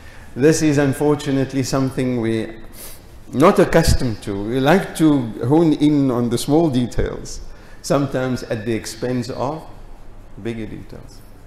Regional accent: South Africa; One of the things which we as South African Muslims must always remember is that we enjoy a privileged situation, condition, by Allah's grace, that very few Muslim communities enjoy across the globe.

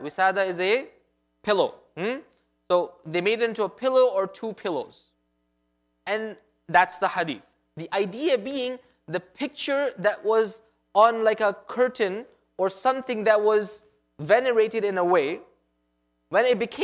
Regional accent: Canada; Just because I came from Canada doesn't mean I have a Mickey Mouse on my blanket

